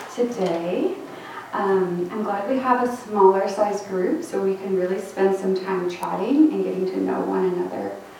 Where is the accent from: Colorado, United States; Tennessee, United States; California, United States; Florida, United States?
California, United States; now in Washington, United States; I am a born and bred Lutheran. I grew up in Miwok Territory in the Central Valley of California. Came to the Northwest to study at Pacific Lutheran University in Tacoma, Washington